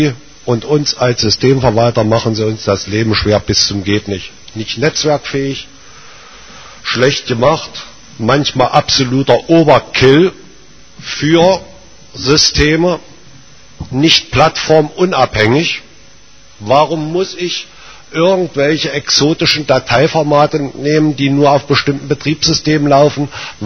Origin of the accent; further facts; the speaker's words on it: Berlin, Germany; ich komme aus Berlin-Marzahn, arbeite dort im Gymnasium.